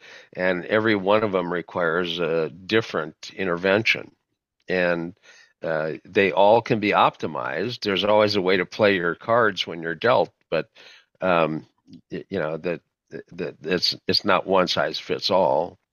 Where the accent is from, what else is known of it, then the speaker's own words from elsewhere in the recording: Fargo, North Dakota, United States; I grew up in Fargo, and my summers were always at the lakes in Minnesota.